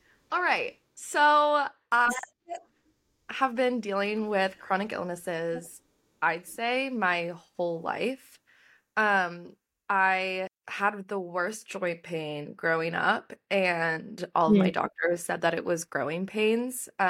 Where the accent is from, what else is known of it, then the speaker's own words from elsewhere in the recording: Boston, Massachusetts, United States; I'm from Boston, and I was going to school in Vermont at the time.